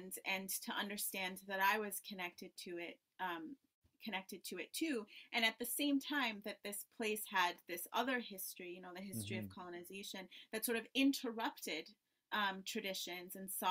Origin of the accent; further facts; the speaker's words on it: Tanzania; born there; I was born in Tanzania, which is a country that neither of my parents had deep connections to, but I was born there because my father was stationed to work there at the time.